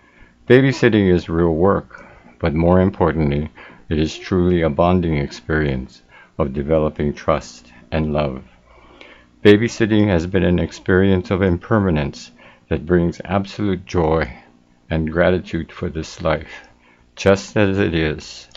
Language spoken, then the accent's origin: English; Aiea, Hawaii, United States; I was born in Kona, grew up in Aiea, attended public school, graduating from university high school.